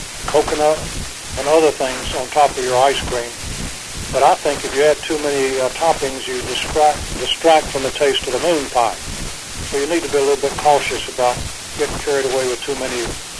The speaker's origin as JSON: {"language": "English", "town": "Shelby", "region": "North Carolina", "country": "United States", "tie": "born or raised there", "said": "And some of the production machinery for the bakery is made in my hometown of Shelby, North Carolina."}